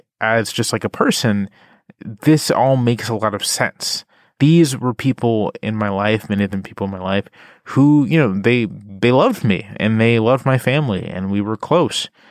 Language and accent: English; Virginia Beach, Virginia, United States; I'm from Virginia Beach, Virginia. I'm from sort of an exurban, suburban area. I went to predominantly white public schools, including predominantly white university.